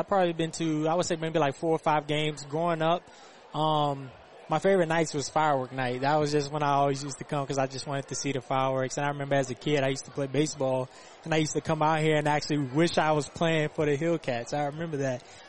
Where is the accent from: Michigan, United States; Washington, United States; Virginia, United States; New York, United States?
Virginia, United States; Altavista; Me growing up in Alta Vista is not a place that a lot of people go Division I from.